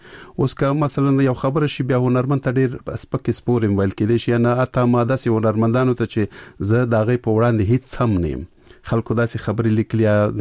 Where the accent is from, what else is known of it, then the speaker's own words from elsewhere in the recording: Peshawar, Khyber Pakhtunkhwa, Pakistan; زه ورکوټه په پېښور کې لوی شوی یم.